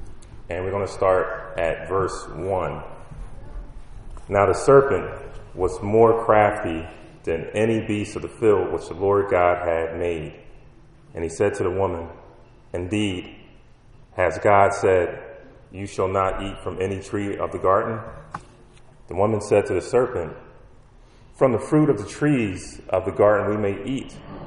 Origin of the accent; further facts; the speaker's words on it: Kentucky, United States; I'm originally from Kentucky. I guess the bluegrass state, if you want to say that, Kentucky Derby.